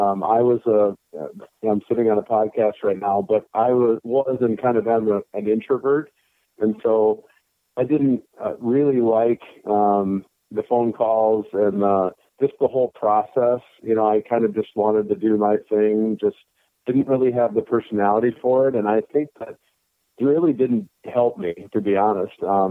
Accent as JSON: {"language": "English", "region": "Minnesota", "country": "United States", "tie": "born or raised there", "said": "I grew up in Minnesota. I grew up a Gopher fan."}